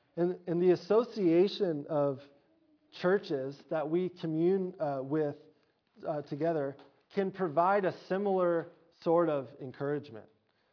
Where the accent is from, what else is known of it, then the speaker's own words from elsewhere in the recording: Oregon, United States; moved away as an adult; also born or lived in Colorado; One kind of pivotal moment in my life, I guess, is when I moved from Oregon to Colorado to go to college. I just dropped into a state where I didn't know a single person.